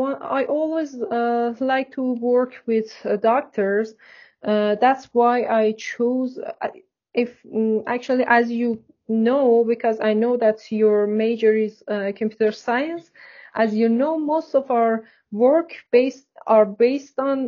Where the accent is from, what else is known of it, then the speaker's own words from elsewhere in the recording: Iran; English is a second language; I'm from Iran, but I would like to continue my education in another country.